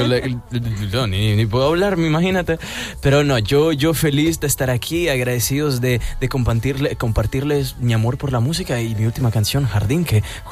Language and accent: Spanish; Italy; Spanish is a second language; yo fui criado en Italia con una familia muy internacional desde que era chiquitito. Mi mamá es italiana, mi papá es alemán, pero se separaron cuando era chiquitito y empecé a hablar en español gracias a una niñera peruana ahí en Italia.